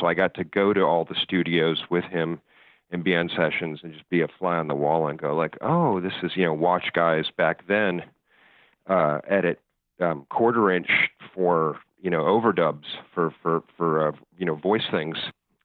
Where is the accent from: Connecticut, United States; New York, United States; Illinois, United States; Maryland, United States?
Illinois, United States; Chicago; I grew up in Chicago, when I'd gotten out of high school, I tried to get an internship, a summer internship at any of the recording studios there.